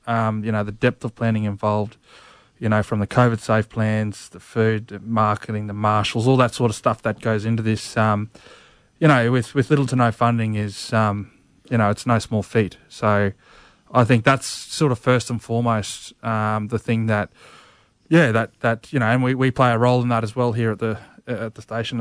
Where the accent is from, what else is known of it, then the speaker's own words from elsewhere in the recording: Queensland, Australia; now in Brisbane, Australia; Yeah, I'm from Bidjara country in central Queensland there, but been down Brisbane way now for 13 odd years.